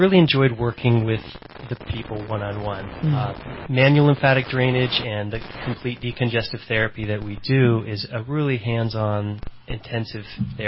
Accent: Redding, California, United States; It's a privilege to serve. I was born and raised here in Redding, so.

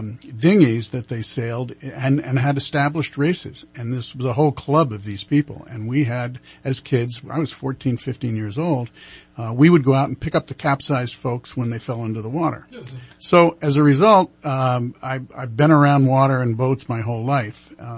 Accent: East Coast, United States; I grew up in the East Coast. I grew up on Long Island Sound.

